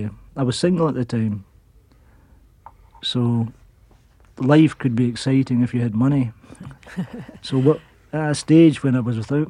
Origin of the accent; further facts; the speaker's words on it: Glasgow, Scotland, United Kingdom; I grew up in Glasgow, and just a kind of ordinary sort of family, really, from an ordinary Glasgow experience, which was a post-Second World War housing scheme.